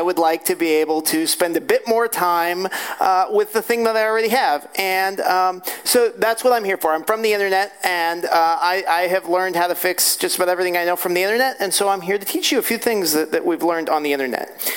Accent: California, United States; So I'm from Central California. It's kind of a nice place. We're also a college town.

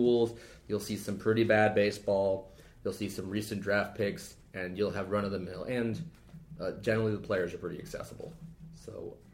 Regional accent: West Coast, United States; Well, maybe you are. I'm from the West Coast, son.

